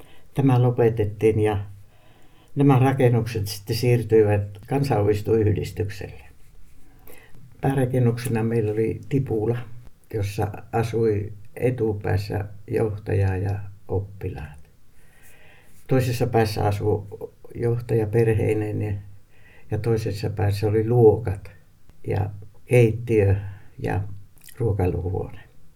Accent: Reisjärvi, North Ostrobothnia, Finland; Reisjärveltä

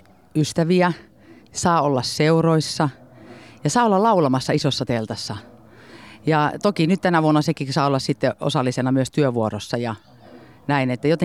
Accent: North Ostrobothnia, Finland; Mä oon Pohjois-Pohjanmaalta kotosi

